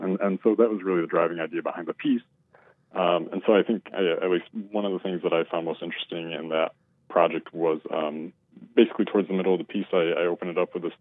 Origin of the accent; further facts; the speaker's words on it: Michigan, United States; Yeah, so I'm originally from Michigan. Grew up on the west side of the state by Lake Michigan.